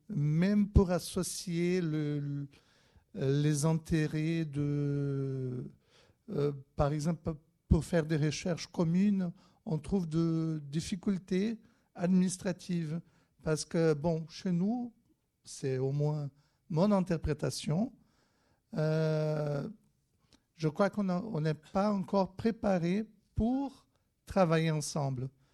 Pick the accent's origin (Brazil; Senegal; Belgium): Brazil; French is a second language; now in Poitiers, France; Moi, je suis brésilien, je suis là, je suis doctorant à l'Université de Poitiers. Et bon, je suis professeur aussi au Brésil.